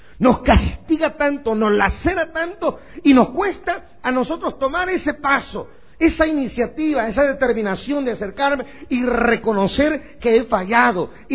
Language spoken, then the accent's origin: Spanish; Guastatoya, El Progreso, Guatemala; born there; por allá en el Progreso Guastatoya, mi pueblo de nacimiento